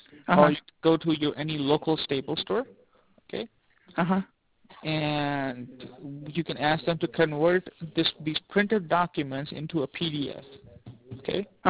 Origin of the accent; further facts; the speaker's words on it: New York, United States; Because I work in Eastern. I'm from New York.